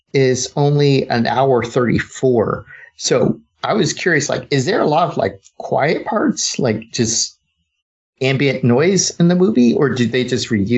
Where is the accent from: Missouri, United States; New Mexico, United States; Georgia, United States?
New Mexico, United States; I grew up in New Mexico